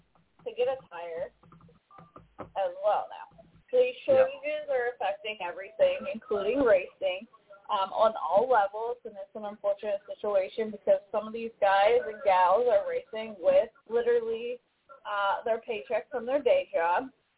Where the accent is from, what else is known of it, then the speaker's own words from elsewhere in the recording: Port Royal, Pennsylvania, United States; And then we go to my hometown, the beautiful track at Port Royal Speedway.